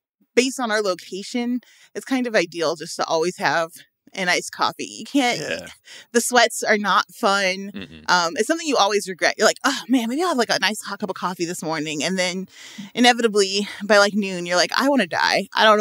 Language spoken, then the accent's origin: English; Midwest, United States; now in Los Angeles, United States; And I'm from the Midwest. So, you know, it's cold as H in the morning.